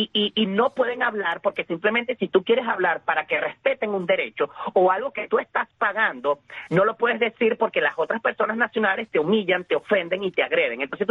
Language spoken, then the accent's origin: Spanish; Guacara, Carabobo, Venezuela; Ellos simplemente me ven como un venezolano, porque a mí se me sale hasta por los poros que soy de Guacara, que soy de Carabobo, y mi acento habla por mí mismo, mi forma de vestir, mi forma de hablar, mi forma de andar.